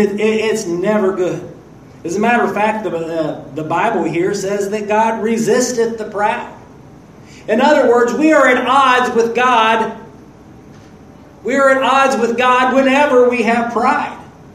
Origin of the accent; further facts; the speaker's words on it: United States; born there; But as for myself, I was born in America.